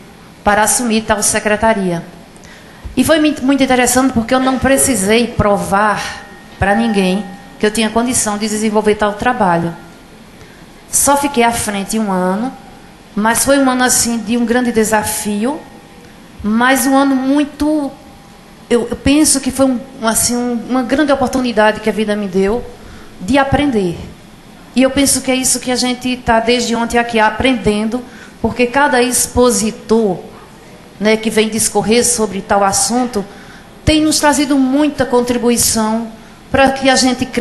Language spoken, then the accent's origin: Portuguese; Pernambuco, Brazil; Eu não sou de Garanhuns, atualmente eu moro em Garanhuns e trabalho em Garanhuns. Eu sou de uma cidade pertinho de Garanhuns, que faz parte do Agreste Meridional de Pernambuco.